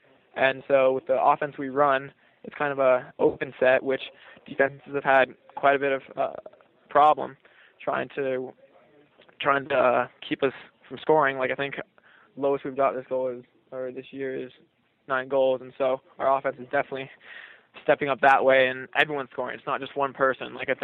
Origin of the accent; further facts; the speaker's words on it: Washington, United States; Well, like you said, yeah, I'm from Washington. We don't run that same style as the Canadians